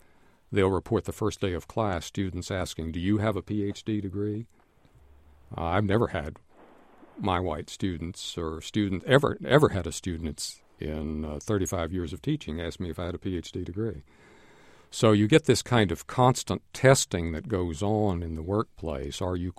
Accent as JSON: {"language": "English", "town": "Houston", "region": "Texas", "country": "United States", "tie": "born or raised there", "said": "And that has happened in my hometown of Houston, Texas."}